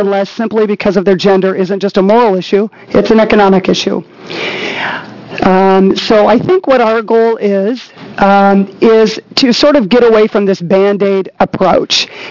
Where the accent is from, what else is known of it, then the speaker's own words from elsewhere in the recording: Coos Bay, Oregon, United States; now in Portland, United States; as you already know, I'm from Coos Bay, but live in Portland, Oregon.